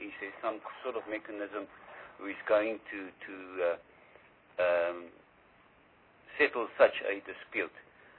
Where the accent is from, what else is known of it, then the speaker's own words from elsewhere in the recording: Free State, South Africa; I'm from the Free State.